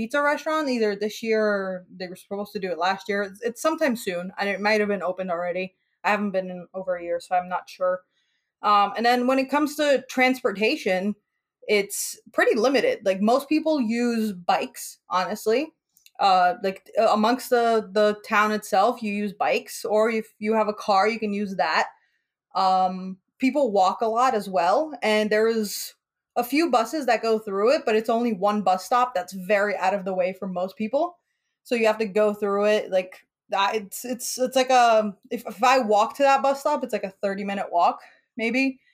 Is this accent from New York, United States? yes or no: yes; New York City, New York, United States; I'm so used to public transit because I grew up in New York City with a massive train system, massive bus system.